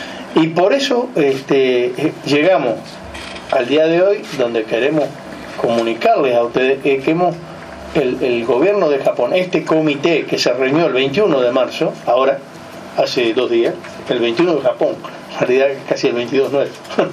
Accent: Uruguay; el compromiso que asumo como ministro y como uruguayo de defender esto

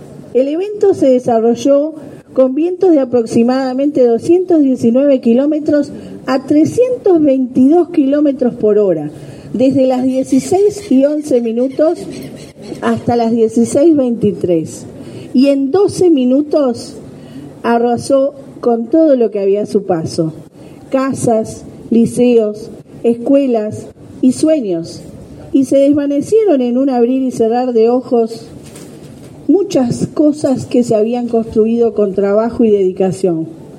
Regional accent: Uruguay; reivindico esos valores como uruguayos, por supuesto, que también en la localidad de Dolores

